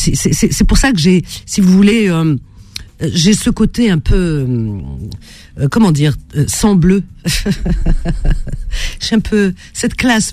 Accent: Cherchell, Tipaza Province, Algeria; Cherchal, c'est ma ville natale, c'est normal, hein, qui ne le sait pas.

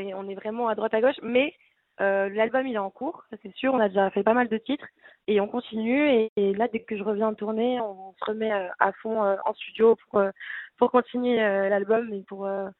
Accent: Nice, Provence-Alpes-Côte d'Azur, France; Il m'a accompagné dans pas mal d'endroits sur la Côte d'Azur, parce que je viens de Nice.

